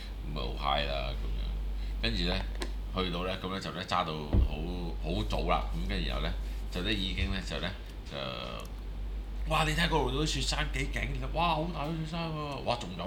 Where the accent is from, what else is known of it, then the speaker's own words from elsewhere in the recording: New Zealand; 我哋作為一個紐西蘭人，真實咁告訴你